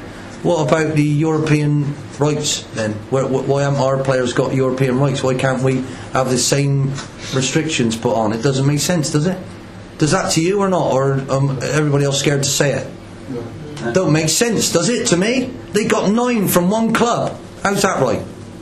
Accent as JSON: {"language": "English", "town": "Bristol", "region": "South West England", "country": "United Kingdom", "said": "I come from Bristol, you know, and to me that makes total sense."}